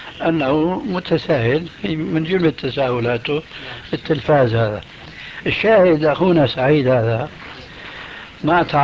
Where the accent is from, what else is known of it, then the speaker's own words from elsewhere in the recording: Damascus, Damascus Governorate, Syria; كما فعل أخوه عندنا في دمشق